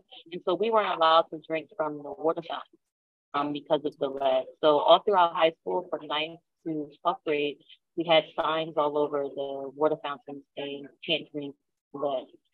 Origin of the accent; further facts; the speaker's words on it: Philadelphia, Pennsylvania, United States; growing up in Philadelphia and being in the United States, which is the richest country in the world